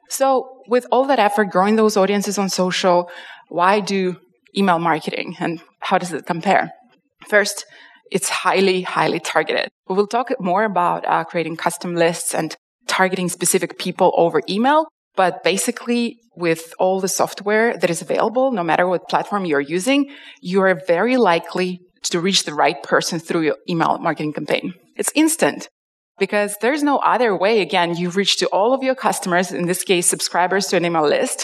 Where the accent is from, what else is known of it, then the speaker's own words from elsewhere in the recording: Russia; also born or lived in London; so I lived in Moscow before. I'm originally from Russia, and I moved to London for a few years